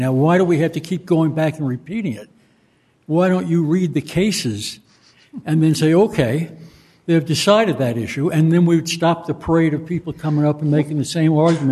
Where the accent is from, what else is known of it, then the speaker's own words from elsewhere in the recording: New Mexico, United States; my home state.